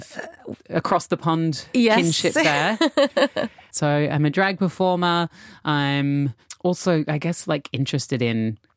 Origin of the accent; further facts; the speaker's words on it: Australia; growing up in Australia in the 80s